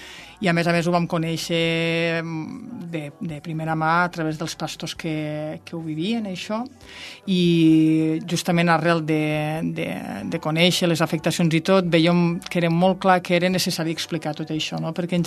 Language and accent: Catalan; Catalonia, Spain; nosaltres som del Pallars Sobirà, és zona on es va reintroduir l'os ja farà 26 anys